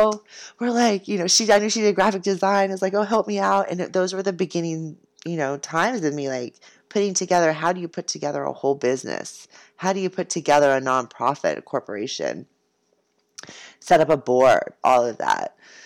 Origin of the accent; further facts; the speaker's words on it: San Diego, California, United States; born there; I was born in 1975 in San Diego. At Scripps Mercy.